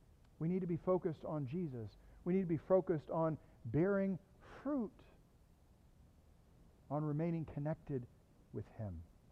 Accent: Texas, United States; I know this is a secret to you, but I grew up in Southeast Texas, also known as No.

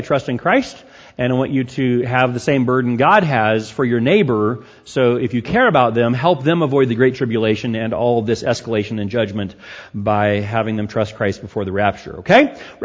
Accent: Arkansas, United States; I'm sad that Arkansas lost, kind of, because I'm from Arkansas.

